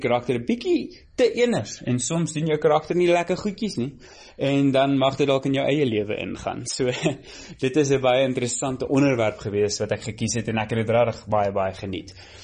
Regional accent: London, United Kingdom; Ek is gebore in Londen. Ek het daar skool gegaan in Londen. Ek was in 'n Engelse laerskool en toe in 'n Afrikaanse hoërskool en ek het toe weer in Engels gaan studeer en dit is eintlik 'n voorreg in hierdie land want ek is 100% tweetalig

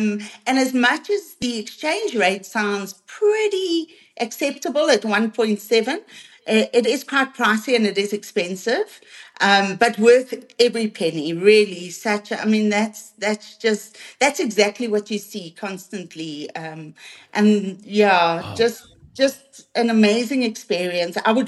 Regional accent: South Africa; I mean, we're from South Africa.

